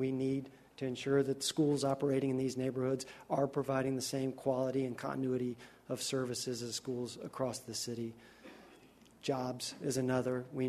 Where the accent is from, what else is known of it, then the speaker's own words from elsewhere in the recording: Tennessee, United States; now in Chicago, United States; I am from Tennessee. Chicago is my adoptive home.